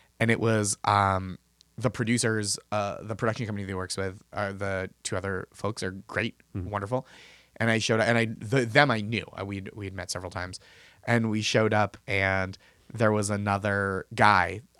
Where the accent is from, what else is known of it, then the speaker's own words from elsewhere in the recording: Boston, Massachusetts, United States; I am from Boston.